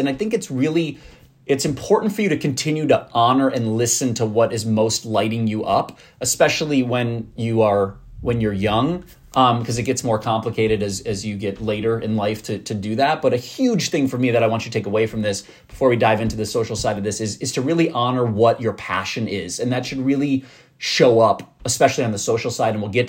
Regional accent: Minnesota, United States; I'm from Minnesota, graduated from Indiana University

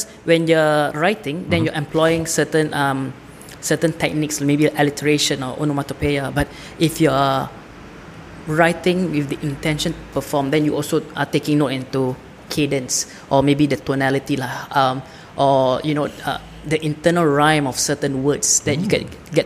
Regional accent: Singapore; I'm 30 years of age. I'm a Singaporean, a Malay Muslim Singaporean

